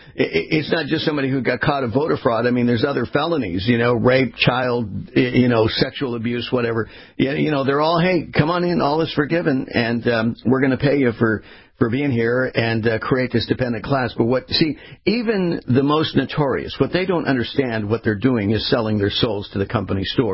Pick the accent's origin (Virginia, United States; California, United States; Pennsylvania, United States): California, United States; Being born and raised in California, I saw the way California was turned.